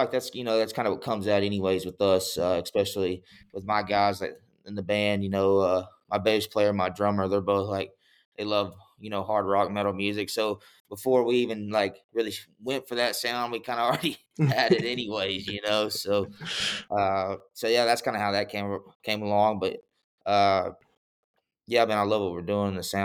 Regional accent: Oklahoma, United States; I grew up in Oklahoma, lived in Oklahoma my whole life, and that was my first ever Calf Fry

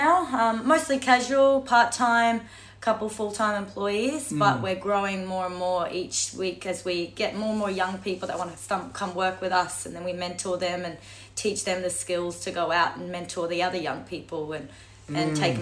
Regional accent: Cairns, Queensland, Australia; So, Cairns local, born and bred. I come from Spanish, English, Irish background.

